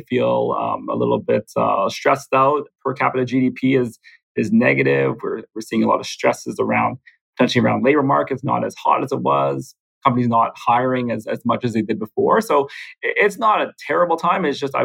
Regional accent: Winnipeg, Manitoba, Canada; now in Vancouver, Canada; Myself, I'm not originally from Vancouver. I'm from Winnipeg, so I'm from the prairies. I moved out here quite some many years ago.

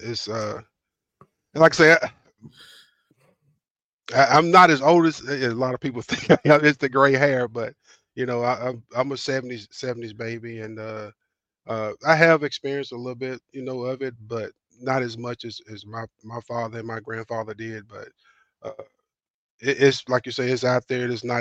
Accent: West Point, Mississippi, United States; now in South Haven, United States; I am originally from the Mississippi, West Point, Mississippi area, and now I kind of reside in South Haven, Mississippi, just outside of the Memphis area.

